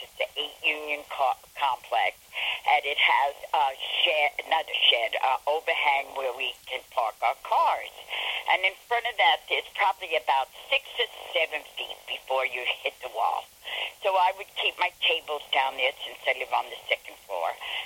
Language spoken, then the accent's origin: English; New York, United States; I come from the South Bronx. So I can have a temper.